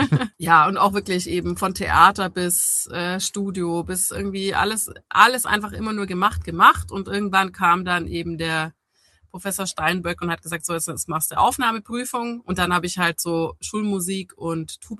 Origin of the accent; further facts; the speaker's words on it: Baden-Württemberg, Germany; Ich komme aus Schwaben und ich komme aus einem Haushalt, wo beide Elternteile ganz geregelte Berufe haben.